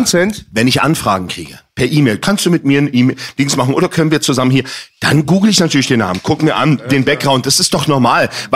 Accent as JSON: {"language": "German", "region": "Berlin", "country": "Germany", "tie": "born or raised there", "said": "Ich bin in Neukölln groß geworden."}